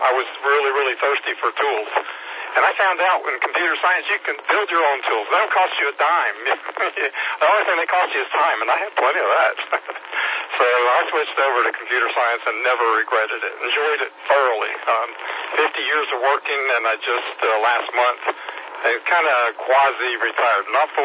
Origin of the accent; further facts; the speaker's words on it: Flint, Michigan, United States; born there; 64 years ago, I was born in Flint, Michigan, and we spent all of my life before high school moving from north to south to north.